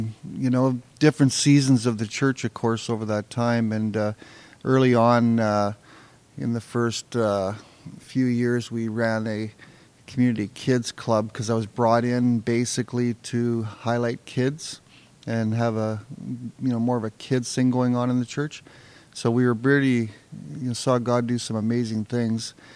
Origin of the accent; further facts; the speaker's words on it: Surrey, British Columbia, Canada; also born or lived in Saskatchewan; mom lasted another couple of years there until I was about five, and then moved us to Surrey in British Columbia.